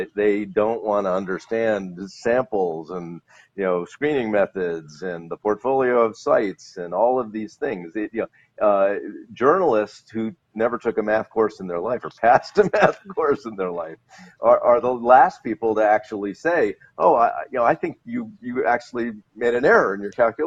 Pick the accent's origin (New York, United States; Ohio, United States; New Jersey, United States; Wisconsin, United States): New Jersey, United States; I was born in New Jersey, and I looked around and there weren't any kids with autism that I knew in my town.